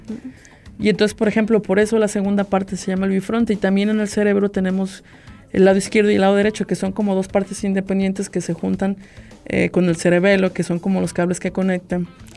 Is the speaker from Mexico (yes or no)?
yes; Mexico; también tenemos como mexicanos una frase que dice, solo vengo y solo me voy.